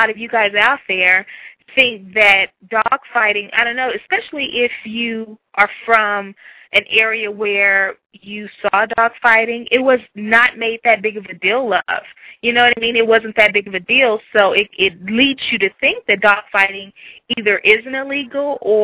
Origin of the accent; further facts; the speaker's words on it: Newport News, Virginia, United States; Growing up in Newport News, I was exposed to numerous illegal activities, and dogfighting was one of them.